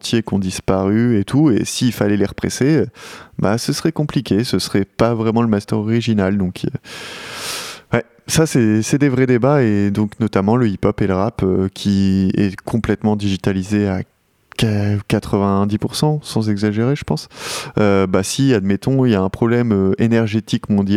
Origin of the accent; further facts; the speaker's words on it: Belgium; c'est peut-être parce qu'on est belge